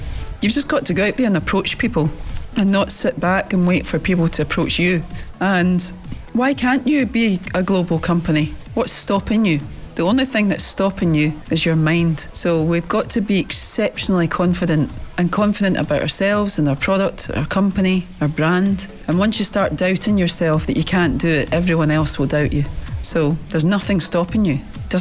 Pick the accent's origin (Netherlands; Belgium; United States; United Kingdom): United Kingdom; Glasgow, Scotland; I grew up in the East End of Glasgow